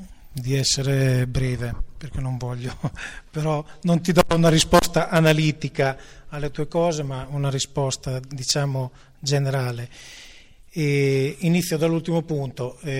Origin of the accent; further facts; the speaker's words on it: Perticara, Emilia-Romagna, Italy; io che sono di Perticara